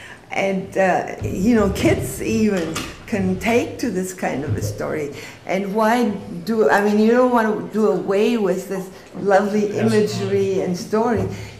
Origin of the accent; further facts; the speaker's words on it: Germany; I grew up in Germany